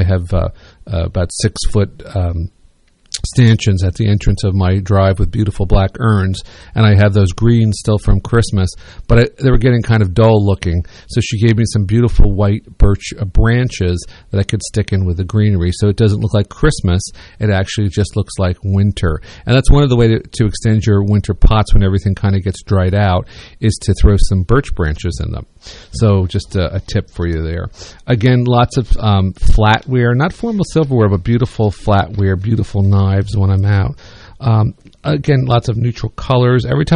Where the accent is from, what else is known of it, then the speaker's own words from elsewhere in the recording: New Brunswick, Canada; I remember when I was growing up in New Brunswick, on the first floor of our house, there was a built-in kind of coat rack with wainscoting all stained dark.